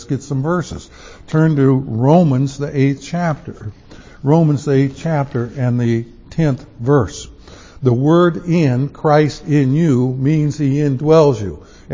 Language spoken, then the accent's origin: English; the South, United States; and I'm from the South, so it's kind of a Southern song